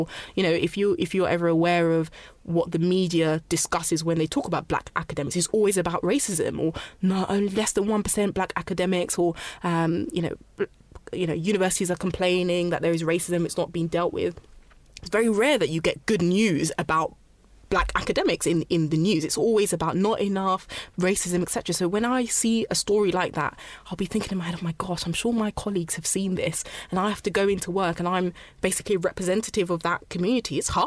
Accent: London, United Kingdom; You know, I am Black and I'm a woman as well. And I'm from South London. I'm from Ghana.

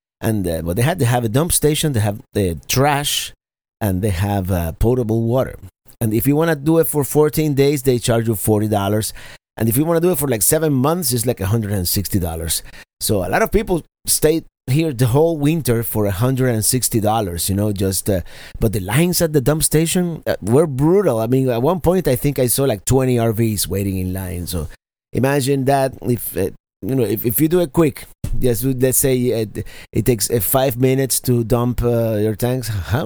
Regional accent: Florida, United States; You know, I come from Florida, and what do? I bring the rain from Florida.

